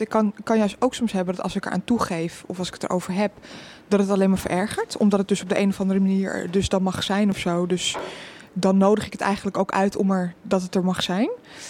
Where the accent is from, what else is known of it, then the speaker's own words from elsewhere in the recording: Amsterdam, North Holland, Netherlands; En ik ben wel Amsterdamse